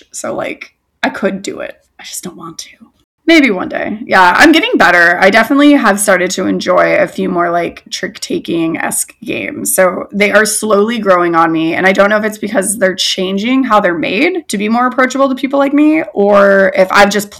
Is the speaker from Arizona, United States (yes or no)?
yes; Arizona, United States; I actually grew up with the Three Little Javelinas because I'm from Arizona